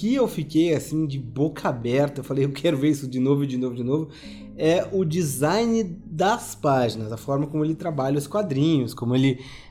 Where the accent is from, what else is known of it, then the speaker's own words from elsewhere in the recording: Curitiba, Paraná, Brazil; born there; Eu sou cartesiano, que eu não nasci aqui, nasci lá, em Curitiba.